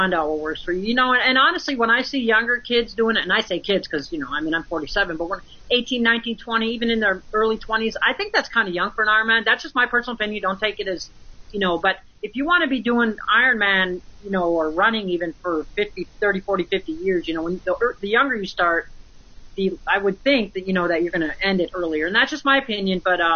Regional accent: Michigan, United States; moved away as an adult; No, I grew up in Michigan. I left at the age of 19, and whenever I go back, it's not cold.

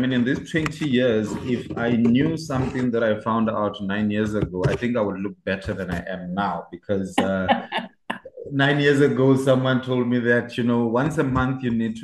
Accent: Limpopo, South Africa; also born or lived in Cape Town; originally from Limpopo in the Vembe district, born and bred in the Venda area. So currently I reside in a town called Lüderhard. Have been here since, sure, forever.

